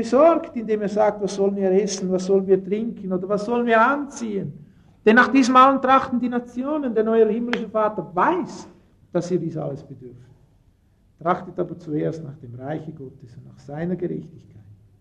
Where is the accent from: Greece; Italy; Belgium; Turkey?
Italy; Southern Italy; German is a second language; Zum Beispiel bei uns in Süditalien, da gibt es viele Wohnungen, die leer stehen.